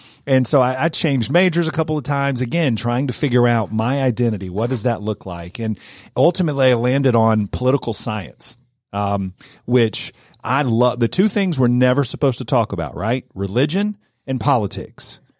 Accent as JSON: {"language": "English", "town": "Marietta", "region": "Georgia", "country": "United States", "tie": "born or raised there", "lives_now": "Cartersville, United States", "said": "Even though I grew up in Marietta, I was kind of an East Cobb snob."}